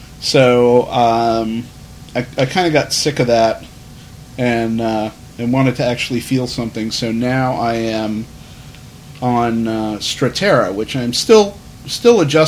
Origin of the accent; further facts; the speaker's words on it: United States; I'm American, so I don't have that handicap. I can actually speak the language.